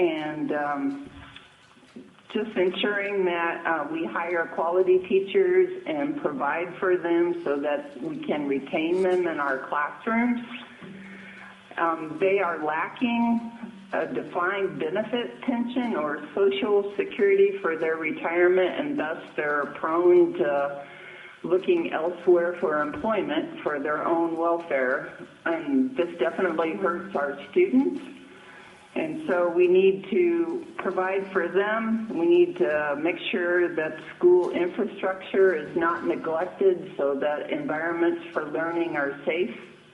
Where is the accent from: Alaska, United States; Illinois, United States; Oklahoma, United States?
Alaska, United States; Gakona; I'm from Gapona here in the Copper River Valley. Been a resident for 25 years.